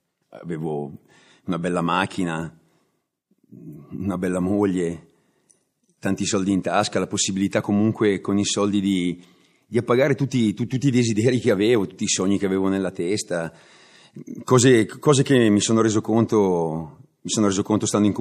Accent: Bergamo, Lombardy, Italy; Ho 52 anni, vengo da Bergamo e sono in comunità Cenacolo da quasi 7 anni.

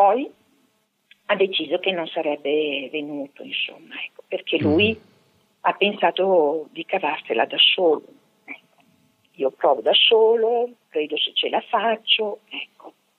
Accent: Padua, Veneto, Italy; essendo padovana, ho una grande sete verso Sant'Antonio di Padova. E mi rivolgevo a Lui in quanto sono molto devota.

